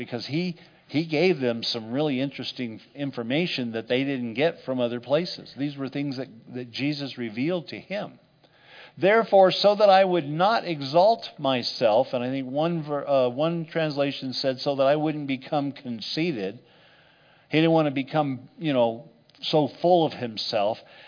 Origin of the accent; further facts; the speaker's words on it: Texas, United States; accent: Texas; I couldn't pronounce it with my Texas accent